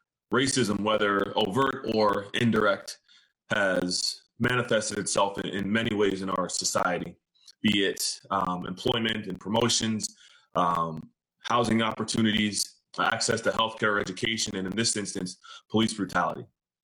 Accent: Bloomfield, United States; growing up in Bloomfield, I mean, we had every kind of person was represented.

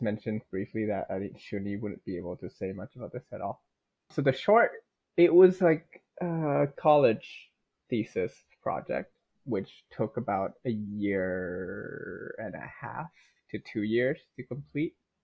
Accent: Thailand; growing up in Thailand as a boy, eventually I hit an age.

